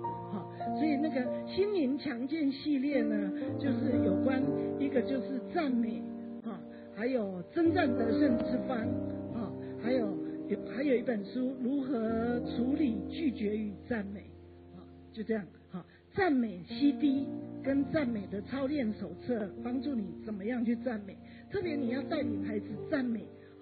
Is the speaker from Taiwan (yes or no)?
no; China; 我们教会其实我们中国人都是不太会称赞